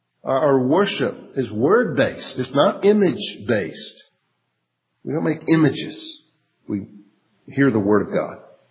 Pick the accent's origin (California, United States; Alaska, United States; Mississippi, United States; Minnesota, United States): Mississippi, United States; Hattiesburg; He was pastor of Woodland Presbyterian Church in Hattiesburg, another PCA church in my hometown, not the one I grew up in, but another church there, actually started by my church